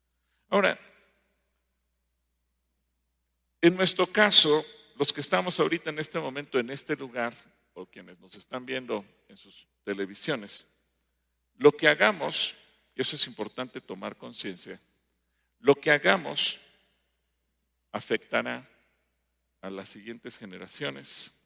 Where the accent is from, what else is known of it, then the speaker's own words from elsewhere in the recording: Mexico; a ver, como mexicanos, dice que nos ve gente de otros países